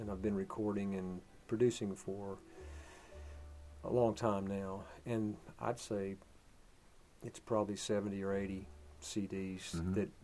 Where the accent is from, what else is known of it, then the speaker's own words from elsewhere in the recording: Burlington, North Carolina, United States; Originally from Burlington, North Carolina. Went to school at Appalachian State University in Boone, North Carolina.